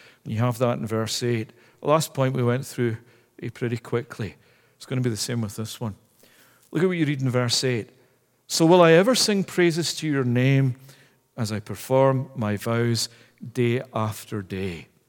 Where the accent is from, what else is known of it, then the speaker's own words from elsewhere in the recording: Scotland, United Kingdom; I can remember as a kid growing up in Scotland